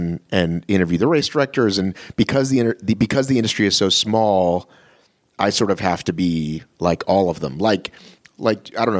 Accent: Marietta, Georgia, United States; So I grew up in Marietta.

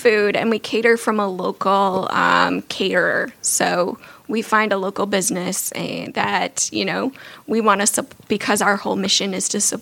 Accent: Milwaukee, Wisconsin, United States; I'm originally from Milwaukee.

